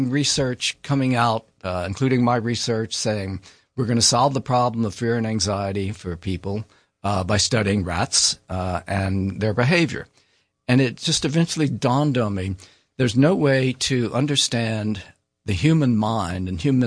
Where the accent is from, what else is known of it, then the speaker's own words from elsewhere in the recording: Louisiana, United States; I grew up in Louisiana. My father was a bull riding kid in the Depression.